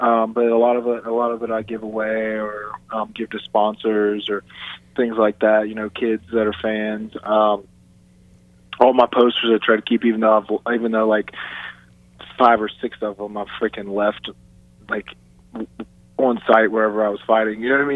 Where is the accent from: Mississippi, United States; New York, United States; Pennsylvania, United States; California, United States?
Mississippi, United States; Biloxi; I'm actually from South Mississippi. I'm from Biloxi, so about a little hour east of New Orleans. I'm on the Gulf Coast.